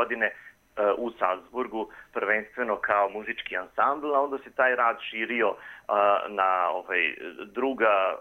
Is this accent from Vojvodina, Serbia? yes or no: yes; Novi Sad, Vojvodina, Serbia; now in Austria; ja dolazim iz Novog Sada i da sam srpske nacionalnosti.